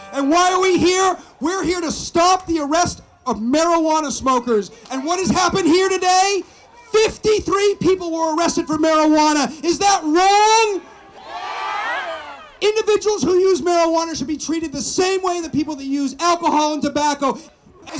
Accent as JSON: {"language": "English", "town": "Chatham", "region": "Massachusetts", "country": "United States", "tie": "born or raised there", "said": "I'm a native son. I'm from Massachusetts. I'm from Chatham. I went to school at UMass"}